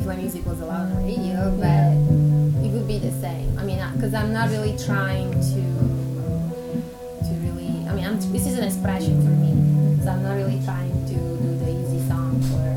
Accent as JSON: {"language": "English", "country": "Italy", "said": "I'm from Italy"}